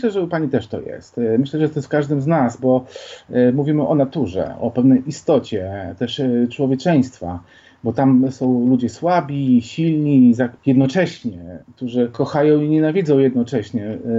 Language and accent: Polish; Olsztyn, Warmian-Masurian Voivodeship, Poland; born there; ja jestem mieszczuchem z urodzenia. Urodziłem się w Olsztynie jakiś czas temu i z nosa nie wciłem poza miasto. Żyłem zawsze w mieście